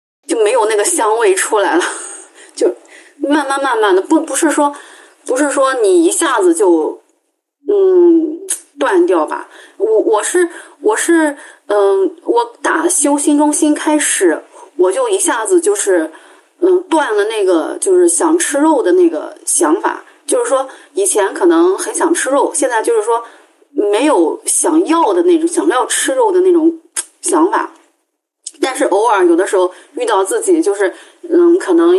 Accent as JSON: {"language": "Chinese", "region": "Shandong", "country": "China", "said": "因为我们是山东人嘛，山东人就是那边葱蒜比较多"}